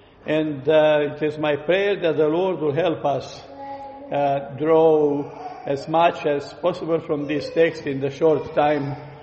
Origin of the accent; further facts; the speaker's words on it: Romania; When we grew up in Romania, we were eating Jaffa oranges.